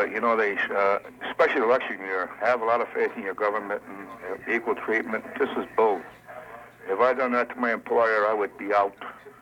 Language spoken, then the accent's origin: English; Southerton, United States; Yes, I'm from Southerton, and I'm quite upset about this